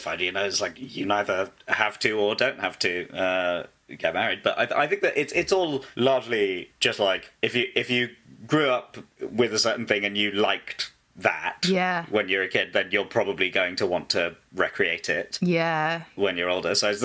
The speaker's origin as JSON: {"language": "English", "town": "Wembley", "region": "London", "country": "United Kingdom", "tie": "born or raised there", "said": "I grew up in Wembley, so suburb of northwest London, which sort of generally characterised by monotonous suburban boredom and occasional pointless violence."}